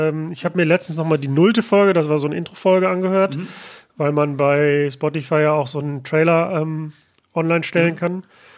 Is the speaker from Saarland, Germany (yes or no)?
no; Mülheim an der Ruhr, North Rhine-Westphalia, Germany; es gab hier in meiner Heimatstadt Mülheim